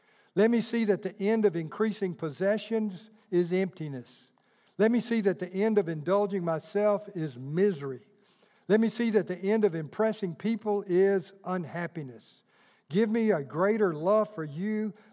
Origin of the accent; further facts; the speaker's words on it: Evergreen, Alabama, United States; Now, when I was growing up in Evergreen, Alabama, we had revival twice a year.